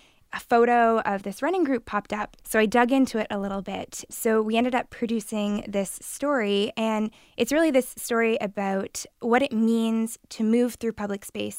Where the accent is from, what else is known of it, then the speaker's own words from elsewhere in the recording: Montreal, Quebec, Canada; I'm originally from Montreal in Quebec, so everything is a little bit different.